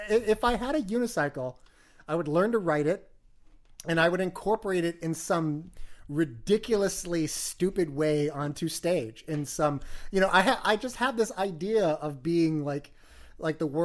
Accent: New York City, New York, United States; I, as a New Yorker, every time there's a particular day of the year, if I see a Santa Claus, I am filled with so much city rage

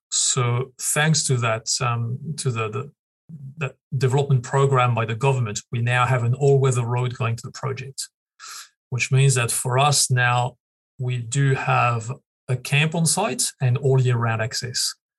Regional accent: France; I mean, not that it phases me being a native, being born and raised in France, but for most of my Australian colleagues, it can be a challenge.

